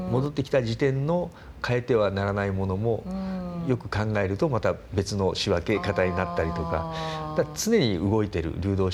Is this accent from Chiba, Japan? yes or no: no; Nagasaki, Japan; 長崎の華僑っていうことで中国にもゆかりがありますし、で長崎で生まれ育って、まあ、日本にもゆかりがあって、3代住めば長崎人という言葉が長崎にあって、で僕はもう4世代目なので、